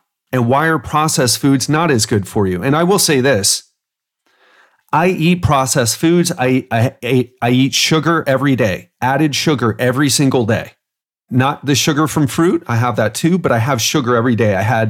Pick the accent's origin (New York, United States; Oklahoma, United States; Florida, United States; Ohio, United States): Florida, United States; Miami; I mean, I'm from Miami. I've been around crackheads.